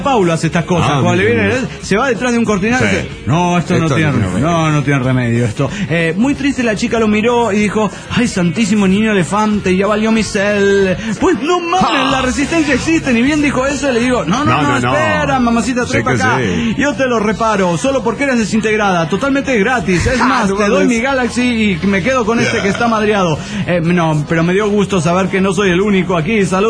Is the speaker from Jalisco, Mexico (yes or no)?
yes; Encarnación de Díaz, Jalisco, Mexico; de Encarnación de Díaz, Jalisco, México.